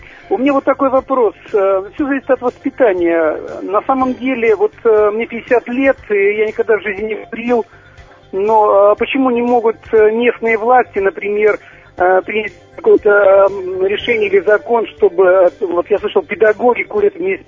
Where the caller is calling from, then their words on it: Moscow, Russia; Я пребываю здесь, в Краснодарском крае, но я из Москвы.